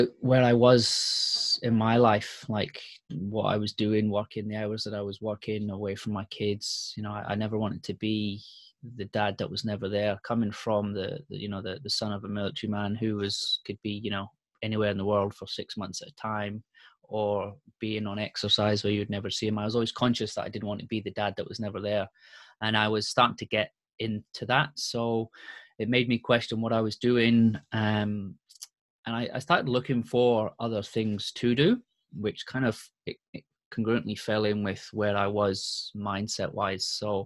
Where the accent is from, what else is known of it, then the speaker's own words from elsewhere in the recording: Scotland, United Kingdom; moved away as an adult; also born or lived in Germany / England; now in Sydney, Australia; here in Australia, Sydney, Australia. So as you can hear, the accent doesn't fit with where I am. So I'm originally from Scotland. Well, the last place I lived, I've moved around a bit. I was the child of an army dad. So born in Germany, lived in Germany, England, Scotland. Now Australia for the past 8 years.